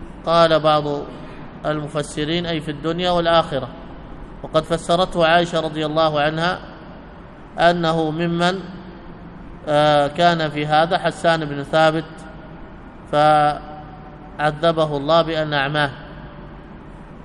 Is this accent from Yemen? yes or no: yes; Yemen; وهكذا الجارودية التي يمثلها عندنا في اليمن الحوثة